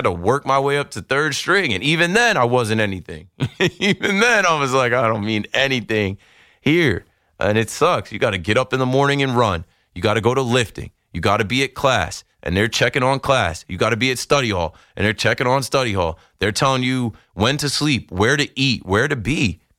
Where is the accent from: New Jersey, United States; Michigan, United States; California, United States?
New Jersey, United States; Ocean Township; You know, when I was growing up in Ocean Township playing football, I knew it was my only way out.